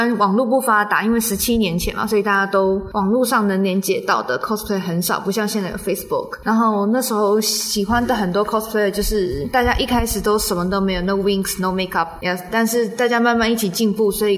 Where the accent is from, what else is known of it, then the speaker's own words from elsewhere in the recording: Taipei, Taiwan; English is a second language; I come from Taipei, the north of Taiwan.